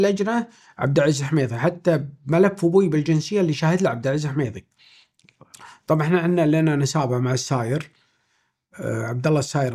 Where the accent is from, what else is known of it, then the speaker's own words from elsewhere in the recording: Kuwait; لا والله احنا كويتيين أبا عن جد